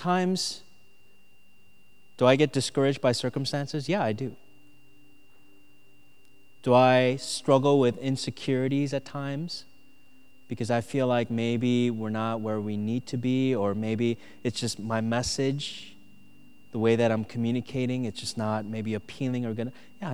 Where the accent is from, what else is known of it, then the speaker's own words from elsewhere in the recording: Minnesota, United States; I'm from Minnesota, you're from Texas. I'm Asian, some of you are Caucasian